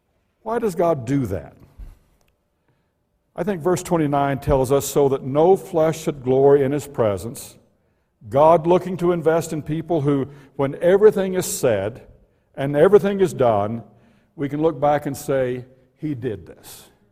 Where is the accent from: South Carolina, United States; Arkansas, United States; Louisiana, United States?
Arkansas, United States; born there; I was born in Arkansas. I was born in abject poverty.